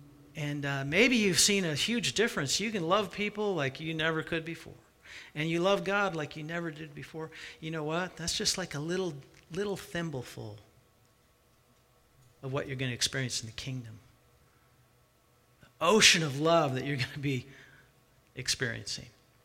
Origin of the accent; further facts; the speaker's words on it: Washington, United States; I grew up in Central Washington, and almost everybody I went to school with, their dads had an orchard.